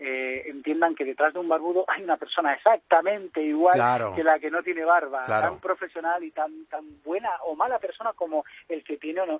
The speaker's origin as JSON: {"language": "Spanish", "country": "Spain", "said": "nos conocen en el mundo, que somos de aquí de España, que hacemos cositas."}